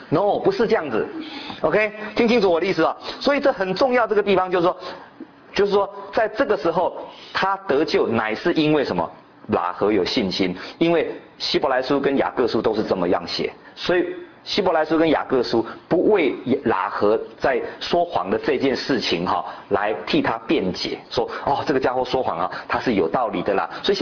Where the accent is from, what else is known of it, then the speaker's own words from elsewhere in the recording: China; 你知道我们中国人因为这是当时所翻的嘛